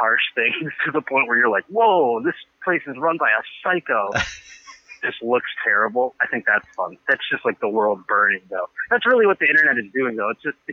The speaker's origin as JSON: {"language": "English", "town": "Buffalo", "region": "New York", "country": "United States", "tie": "born or raised there", "said": "I used to do morning radio in my hometown of Buffalo, New York"}